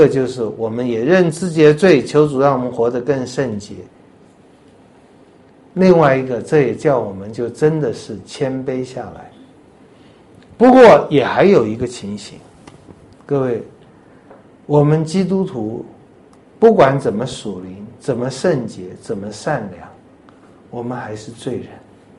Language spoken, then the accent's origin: Chinese; China; 不是我们中国人请人家吃饭满桌都是菜然后说哎呀没有菜了